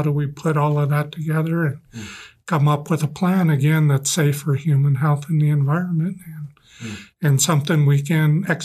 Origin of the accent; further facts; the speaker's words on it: Colorado, United States; I'm from Southern Colorado.